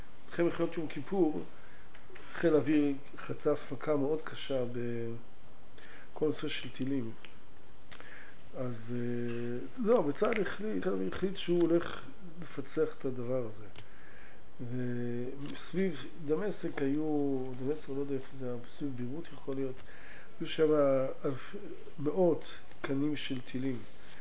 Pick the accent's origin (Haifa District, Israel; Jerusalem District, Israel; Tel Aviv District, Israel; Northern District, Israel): Northern District, Israel; Ginosar; הוא מקיבוץ, אני חושב מגנוסר, אני מקיבוץ גנוסר